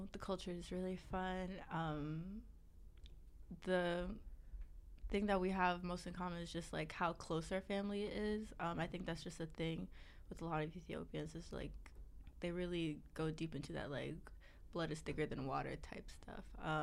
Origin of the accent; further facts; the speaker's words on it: Silver Spring, Maryland, United States; I am from Silver Spring, Maryland, and I go to Syracuse University in New York.